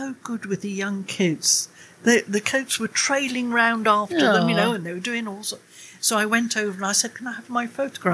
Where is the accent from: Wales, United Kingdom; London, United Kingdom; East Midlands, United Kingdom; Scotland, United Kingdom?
Wales, United Kingdom; now in Isle of Wight, United Kingdom; I grew up in Wales and, was able to walk out of the town into the countryside.